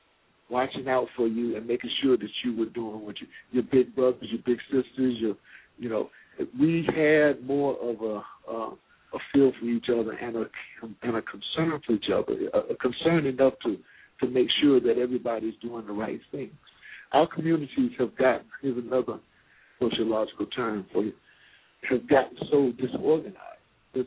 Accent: North Carolina, United States; also born or lived in Atlanta; I remember very little for the police to do in the community that I grew up in North Carolina. And in Atlanta, when we moved to Atlanta in 65

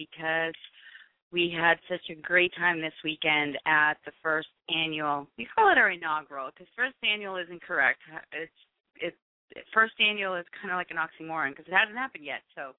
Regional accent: Boston, Massachusetts, United States; I'm from Boston, and everybody wears shorts in 30-degree weather

